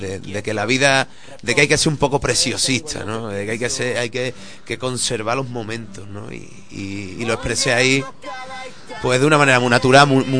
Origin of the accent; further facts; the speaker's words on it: Seville, Andalusia, Spain; Que viví en Granada, ¿no? Yo soy sevillano, pero un año muy bonito de mi vida lo he vivido allí.